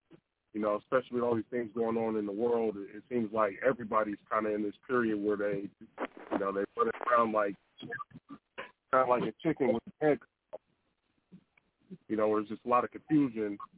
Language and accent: English; California, United States; Yeah, I'm from California, so I like pot liquor style greens too